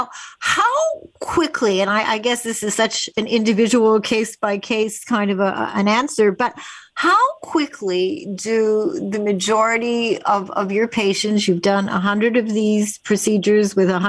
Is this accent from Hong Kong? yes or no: no; Canada; I did my graduate and postgraduate work at McGill University in Montreal. I'm Canadian, as everybody knows.